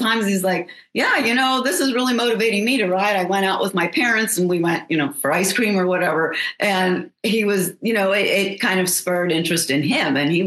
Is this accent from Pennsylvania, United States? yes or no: yes; Pittsburgh, Pennsylvania, United States; I grew up in Pittsburgh too, so a lot of hills, so a lot of challenges for a little kid